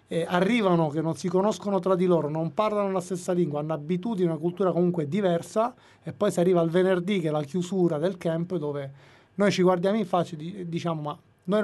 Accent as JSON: {"language": "Italian", "town": "Palermo", "region": "Sicily", "country": "Italy", "lives_now": "Belgium", "said": "da buon palermitano è giusto e doveroso far conoscere la nostra bella Palermo a tutti."}